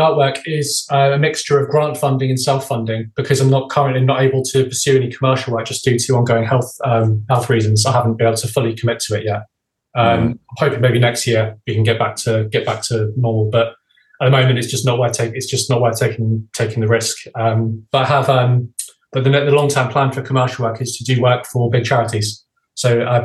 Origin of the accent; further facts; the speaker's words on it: Jersey; And he knew I was from Jersey.